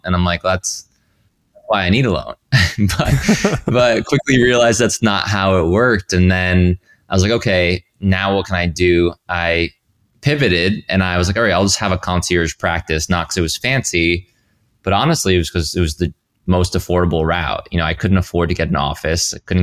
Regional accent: Rhode Island, United States; And I really wasn't exposed to anything outside of a hospital setting in the small town. I grew up in Rhode Island.

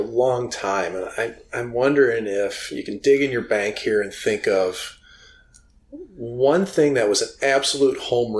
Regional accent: St. Louis, Missouri, United States; I grew up in St. Louis.

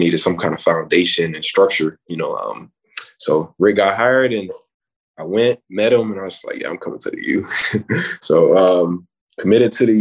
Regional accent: Wellington, Florida, United States; it's like right next to West Palm Beach, it's the same thing essentially. Yeah, I grew up there.

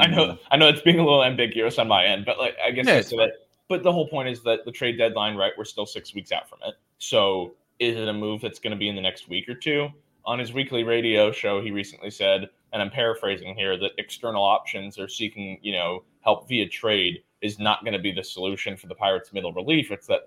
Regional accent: California, United States; but I grew up in the Bay Area. I grew up a Giants fan. My dad's from San Francisco.

